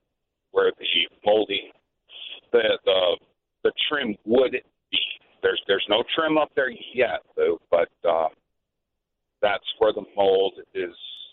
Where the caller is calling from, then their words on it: Niles, Illinois, United States; I'm calling from Niles, Lou.